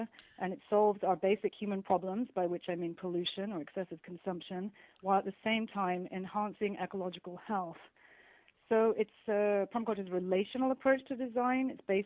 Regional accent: England, United Kingdom; I've been working as an activist, gosh, since I was like 11 or 12, growing up in the Thatcher era in the UK.

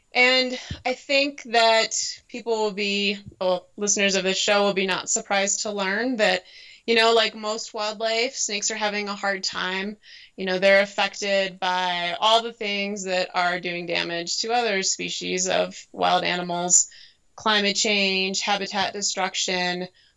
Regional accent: Kentucky, United States; But yeah, we're from Kentucky, so it's Amarillo.

